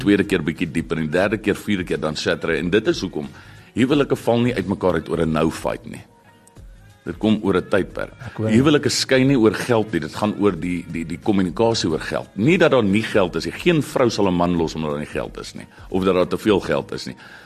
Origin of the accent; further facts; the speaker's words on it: Pretoria North, Gauteng, South Africa; also born or lived in Moot; ek kom van, of ek is gebore in die Moot, en toe trek ek Pretoria Noord toe as een jong seun, en ek sê in Pretoria Noord het jou ouwens nie voorig om jou groot te maak, want jou pelle maak jou groot